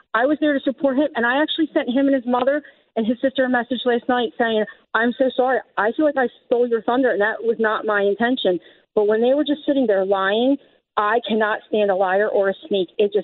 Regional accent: Philadelphia, Pennsylvania, United States; I'm an Irish girl who grew up in Pennsport, 2nd Street.

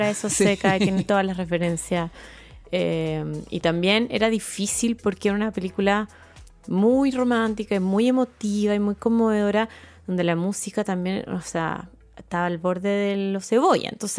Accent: Santiago, Santiago Metropolitan, Chile; Soy santiaguina, nunca me he movido de aquí, sí.

